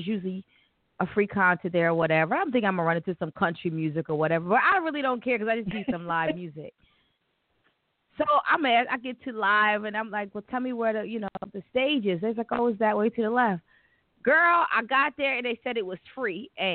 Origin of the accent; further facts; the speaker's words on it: Delaware, United States; everybody's mm-hmm. coming from everywhere, New York, D.C., and I'm from Delaware.